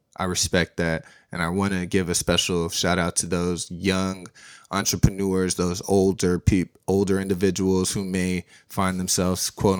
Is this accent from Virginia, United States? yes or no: no; Philadelphia, Pennsylvania, United States; born there; also born or lived in Dallas / Denver / Iowa / Connecticut; I was born in Philadelphia. Then I moved to Dallas. Then I moved to Denver. Then I moved to Iowa. Then I moved to Connecticut. Then back to Dallas.